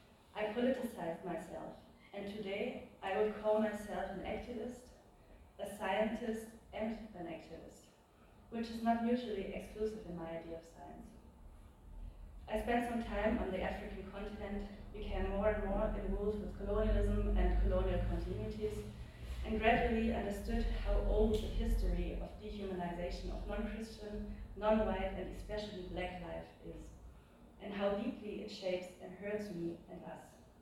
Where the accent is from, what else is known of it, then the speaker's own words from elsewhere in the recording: Germany; I was born and raised in Germany. I have a German mother whom I've never met, and a Somali father whom I met at the age of 32. I grew up with my white adoptive parents